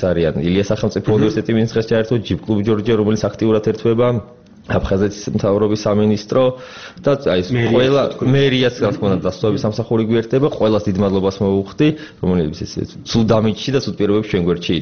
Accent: Tbilisi, Georgia; born there; თბილისი ჩემია, აქ დაბადებული ვარ, ჩვენია თბილისი

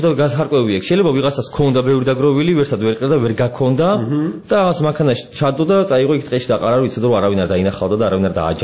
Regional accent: Tbilisi, Georgia; born there; თბილისი ჩემია აქ დაბადებული ვარ ჩვენი ეს თბილისი და იგივე ჩემი სახლია ხო თბილისი ვარ

